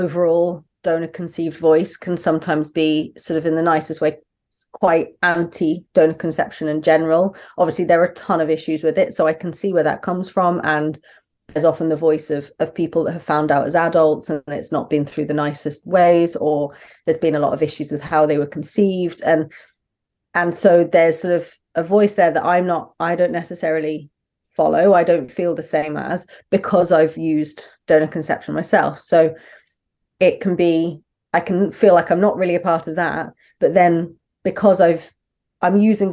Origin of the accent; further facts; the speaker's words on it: Brighton, South East England, United Kingdom; accent: southern; moved away as an adult; now in Manchester area, United Kingdom; I grew up in Brighton, so right down the very far south of England. But my wife is from up north, so we moved up about 8 years ago. Mm-hmm. I've sadly lost my southern accent a bit.